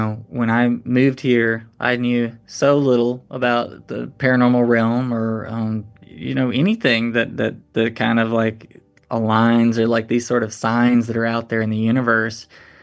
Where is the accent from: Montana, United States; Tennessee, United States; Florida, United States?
Tennessee, United States; born or raised there